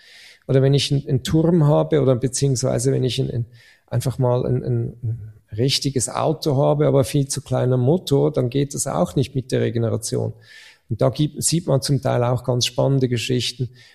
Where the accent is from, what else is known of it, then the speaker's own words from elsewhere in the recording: Switzerland; wenn ich als Schweizer den Österreicherinnen und Österreichern helfe, bessere Sportler zu machen.